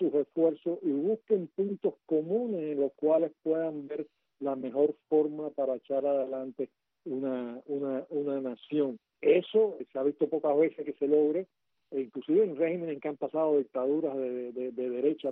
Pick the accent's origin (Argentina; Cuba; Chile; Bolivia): Cuba; nosotros los cubanos